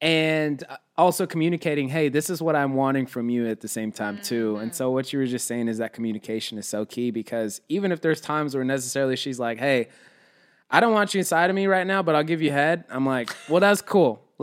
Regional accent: Germany; I was born and raised in Germany

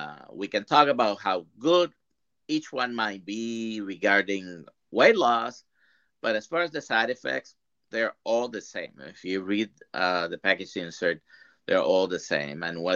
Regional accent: Puerto Rico; I'm from Puerto Rico. I grew up eating rice and beans 2 times a day. We also eat a lot of the roots and fruits. It's it's the tropics, it's the Caribbean.

